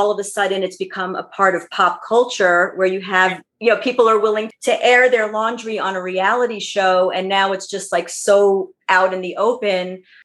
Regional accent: New York, United States; So I was used to growing up in New York.

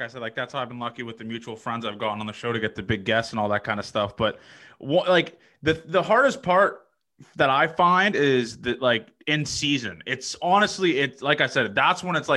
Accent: Toronto, Ontario, Canada; I'm from Toronto

